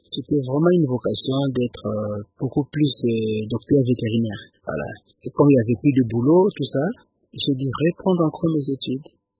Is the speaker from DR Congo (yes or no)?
yes; Sankuru, DR Congo; also born or lived in Lubumbashi; très tôt, je suis reparti chez moi, au Sankoro, à l'école primaire déjà. On nous a renvoyés par les parents. Nous sommes allés étudier au Sankoro, à Tumbe.